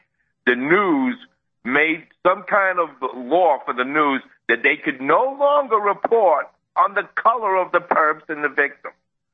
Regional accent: New York, United States; I'm a New Yorker. I grew up in New York.

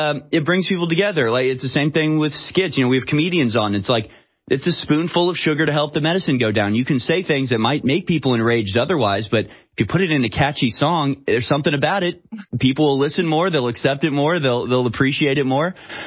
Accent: United States; it's amazing that you're an Australian, I'm an American.

